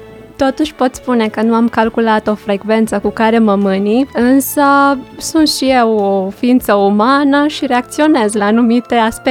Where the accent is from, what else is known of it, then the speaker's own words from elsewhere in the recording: Transylvania, Romania; Doresc să vă spun că sunt din Ardeal și știți cum sunt ardelenii, mai lenți